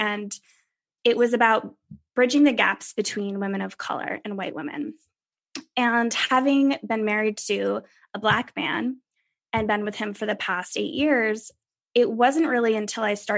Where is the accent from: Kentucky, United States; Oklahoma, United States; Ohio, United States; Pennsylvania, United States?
Pennsylvania, United States; But I grew up in Pennsylvania. And, you know, my story, you know, I come from very humble beginnings.